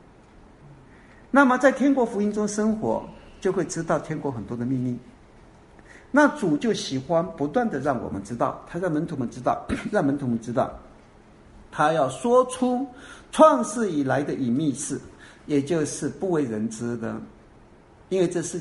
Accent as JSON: {"language": "Chinese", "country": "Taiwan", "tie": "born or raised there", "said": "我说我不是，我从台湾来的。所以我对台湾的认识是我长大的地方，我对它是认识的。"}